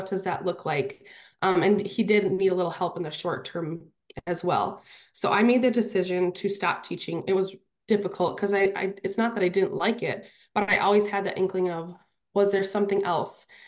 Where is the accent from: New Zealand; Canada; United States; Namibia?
United States; Holly; I grew up in Holly, actually. So I'm back.